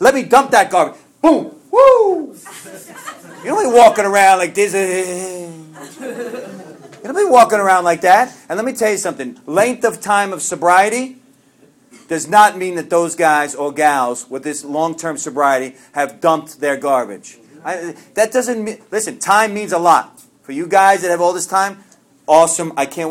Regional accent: New York, United States; Maybe some of yours is a little bit different because we're from New York, but other than that, everything's good. Because, you know, we grow up like all wacky.

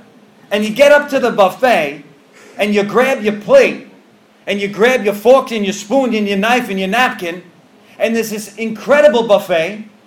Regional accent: New York, United States; I'm not from down here. I'm from New York. Went to treatment in Minnesota, came down here.

